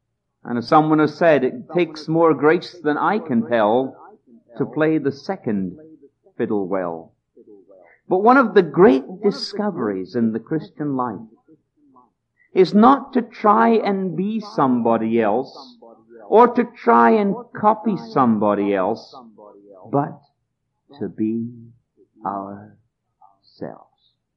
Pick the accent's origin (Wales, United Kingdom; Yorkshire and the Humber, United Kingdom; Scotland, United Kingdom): Scotland, United Kingdom; when I grew up in Scotland, I had no identity in many, many situations.